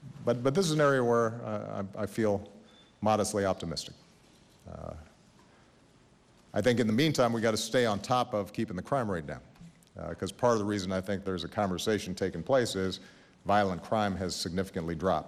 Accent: Chicago, Illinois, United States; including my hometown of Chicago and in Baltimore.

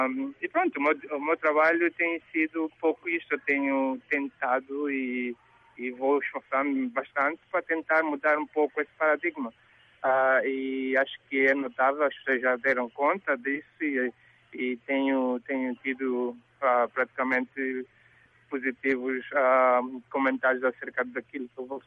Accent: Angola; sendo angolano, nós estamos sujeitos a ser conectados ao nosso país, não é?

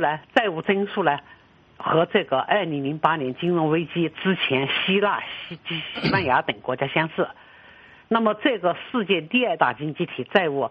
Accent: China; 这个意思呢，外人不懂，我们中国人懂

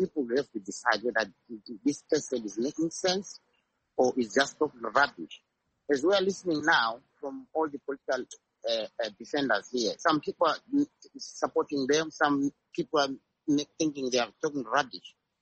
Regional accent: Plumtree, Matabeleland South, Zimbabwe; English is a second language; Say, for instance, I come from Plumtree.

